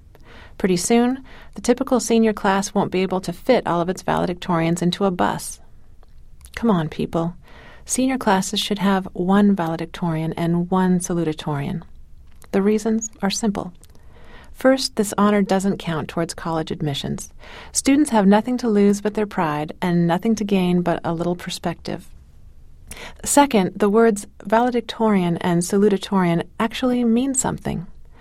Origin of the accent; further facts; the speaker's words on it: Portland, United States; In my hometown of Portland, the public high schools averaged 7.3 valedictorians per graduating class.